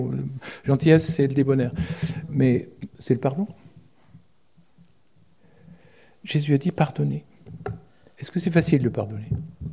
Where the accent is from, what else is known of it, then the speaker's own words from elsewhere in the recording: France; parce qu'on est français.